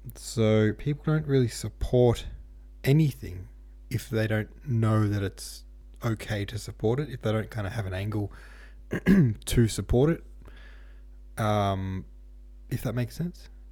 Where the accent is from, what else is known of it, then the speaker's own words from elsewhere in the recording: United States; we're generally not having a great time now in America. I'm American, but to be honest, if I were Canadian, I would have a feeling of smug superiority 105% of the time.